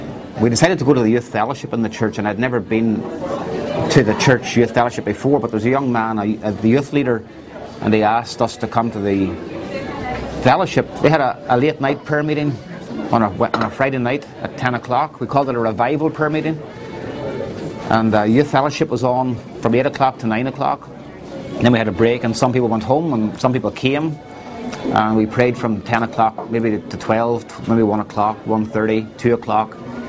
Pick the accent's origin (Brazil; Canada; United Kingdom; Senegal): United Kingdom; Northern Ireland; now in Greenville, United States; and then moved to Greenville in September 2000. And nine, and that's a long story how I came from Northern Ireland to Greenville